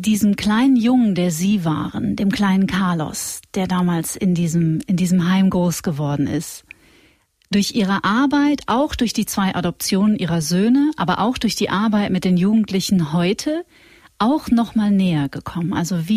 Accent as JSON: {"language": "German", "region": "North Rhine-Westphalia", "country": "Germany", "said": "ich komme aus Nordrhein-Westfalen"}